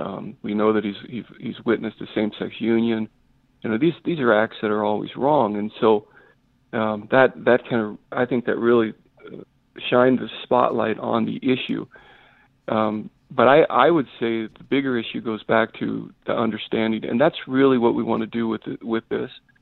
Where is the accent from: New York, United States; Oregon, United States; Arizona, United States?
Arizona, United States; Chinle; I was born on the Navajo Reservation. I was born in Chinle on the Navajo Reservation on the Arizona side.